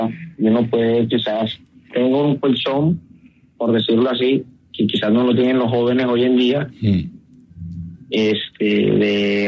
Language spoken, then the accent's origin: Spanish; Caribbean Region, Colombia; Soy costeño, pero bacano.